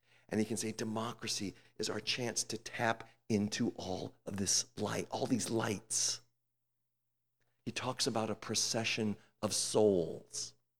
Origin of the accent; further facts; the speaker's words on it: United States; as an American who grew up with a lot of emphasis on individualism